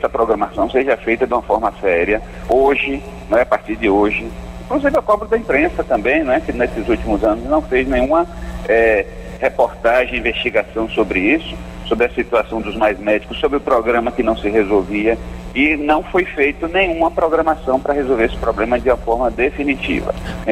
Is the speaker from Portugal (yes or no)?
no; Brazil; E nós temos aqui, como brasileiros, a gente tem que defender o interesse do Brasil